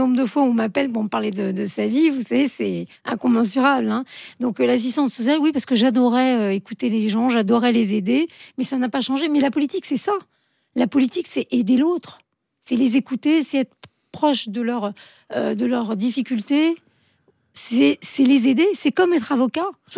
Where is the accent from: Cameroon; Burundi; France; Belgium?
France; born there; Je suis née, bon, moi, en France.